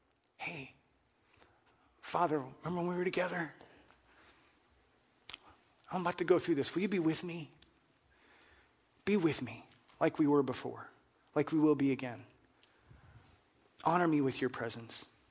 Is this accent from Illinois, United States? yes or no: yes; Illinois, United States; I grew up just outside of Chicago, and my family would regularly attend church.